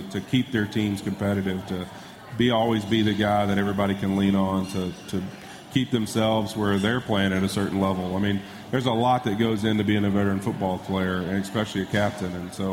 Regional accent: Louisiana, United States; Growing up in Louisiana, where I did, with a mother that was a teacher for 30-something years

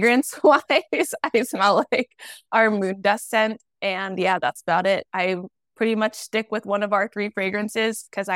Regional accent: Dayton, Ohio, United States; So I grew up in Dayton, Ohio. I cannot claim New York. I wish I could, but I'm from Ohio.

